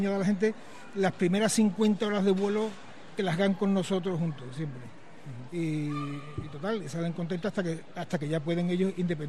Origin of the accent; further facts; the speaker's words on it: Écija, Andalusia, Spain; Nosotros no somos de Sevilla, somos de Ecija. Ecija y después Sevilla.